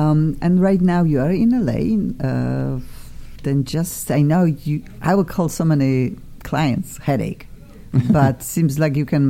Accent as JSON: {"language": "English", "country": "Poland", "second_language": "English", "said": "I'm from Poland, the same."}